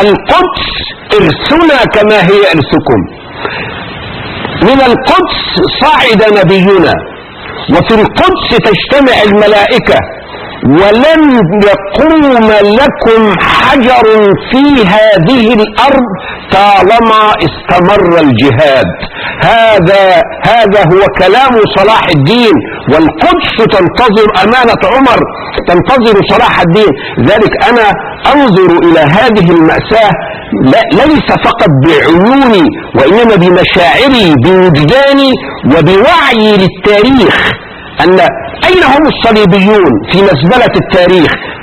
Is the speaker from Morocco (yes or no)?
no; Egypt; وطبع في المجلس الأعلى للثقافة في مصر عندنا في مصر سنة 2000.